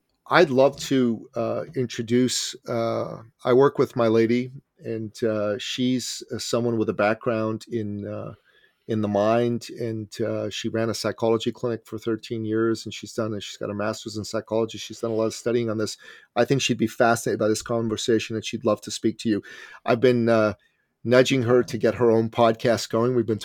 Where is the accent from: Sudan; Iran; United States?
Iran; moved away; I'm originally an immigrant from the Middle East. I'm a Christian from Iran, and I grew up during the Islamic Revolution. I was 11 years old in 1978